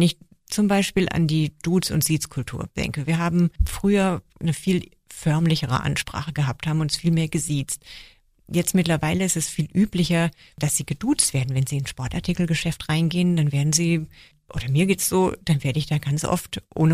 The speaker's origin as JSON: {"language": "German", "country": "Germany", "said": "Da bin ich als Deutsche"}